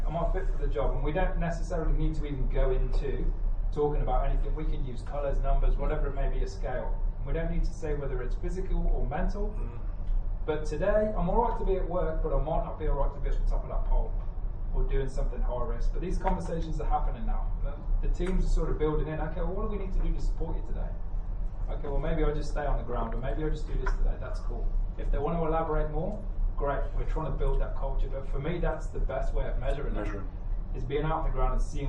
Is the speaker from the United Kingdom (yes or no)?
yes; England, United Kingdom; As an Englishman, I'll...